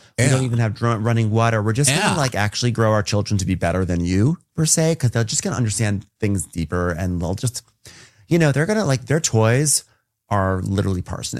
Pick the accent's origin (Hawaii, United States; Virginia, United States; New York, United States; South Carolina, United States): New York, United States; accent: New York; I'm hoping everyone's really enjoying my New York accent as I say water, water, water, water, water.